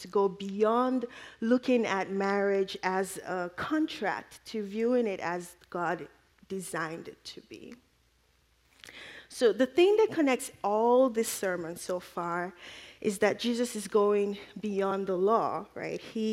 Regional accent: Nigeria; moved away as an adult; also born or lived in Maine; now in Duluth, United States; I am from Nigeria. I came to the United States for college in 2010. I went to MSU in Mankato. I went to the University of Maine for graduate school. So I lived in Maine for 6 years

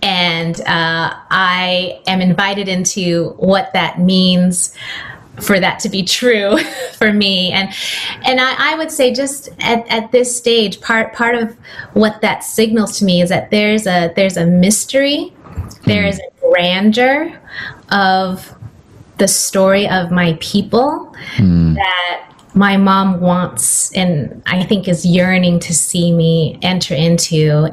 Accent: San Diego, California, United States; born there; I was born in San Diego, and my parents are refugees from Vietnam.

